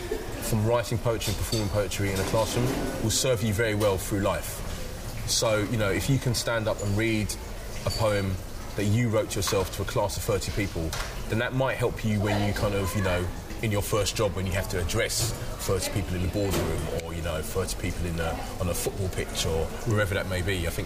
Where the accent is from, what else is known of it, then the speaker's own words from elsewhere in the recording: England, United Kingdom; accent: English; unfortunately I was from England, had a very strong English accent, couldn't do a very good fake American accent.